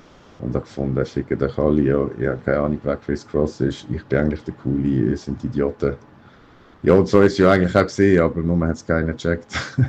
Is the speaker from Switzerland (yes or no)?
yes; Augst, Basel-Landschaft, Switzerland; Also zu mir, ich bin aufgewachsen in August, Basel-Land.